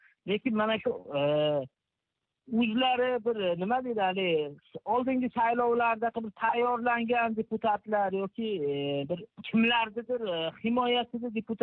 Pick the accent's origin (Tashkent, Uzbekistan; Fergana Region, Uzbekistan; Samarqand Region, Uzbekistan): Fergana Region, Uzbekistan; Rishton; o'zimni qishlog'im endi Rishton tuman